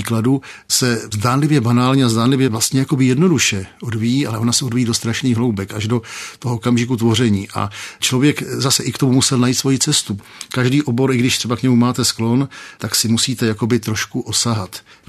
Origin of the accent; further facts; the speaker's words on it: Prague, Czechia; born there; Docela přirozeně jsem se narodil v porodnici na Štvanici, což bylo příznačné.